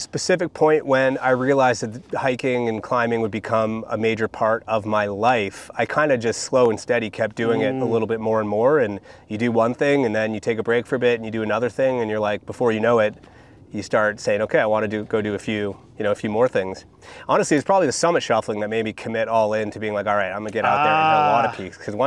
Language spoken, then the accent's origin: English; Ottawa, Ontario, Canada; I grew up in Ottawa, Canada.